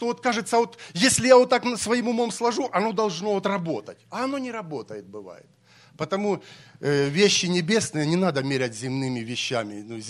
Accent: Ukraine; now in United States; Ну и моим тоже, я еще украинец. Пытался стать гражданином Америки, но почему-то не получилась возможность.

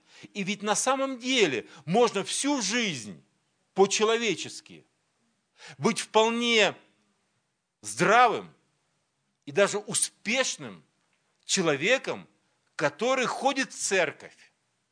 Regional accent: Minusinsk, Krasnoyarsk Krai, Russia; Я говорю: из Сибири. Они говорят: Сибирь большая, ты откуда? Я говорю: из Минусинска.

